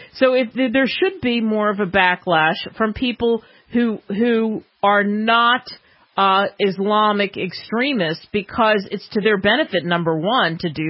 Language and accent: English; United States; So I love American. I'm an American.